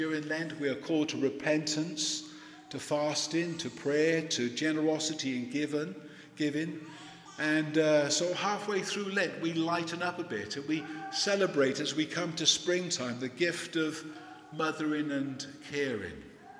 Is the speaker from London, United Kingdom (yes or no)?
no; Wales, United Kingdom; I find great comfort to drive all the way back to Wales, to Monmouthshire, which is my home country.